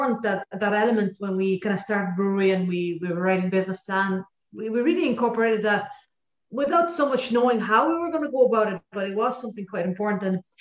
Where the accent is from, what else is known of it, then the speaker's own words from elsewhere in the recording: France; English is a second language; so I grew up in France, and I come kind of in my family, there's a good bit of wine tradition.